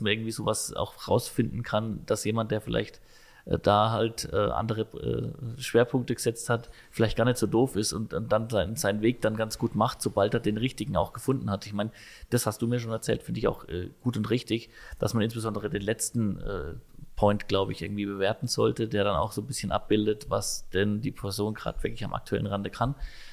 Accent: Bavaria, Germany; nennt man es bei uns in Franken

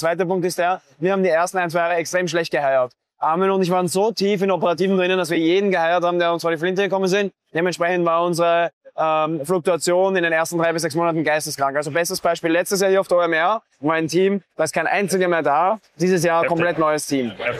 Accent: Vienna, Austria; dass wir Wiener sind.

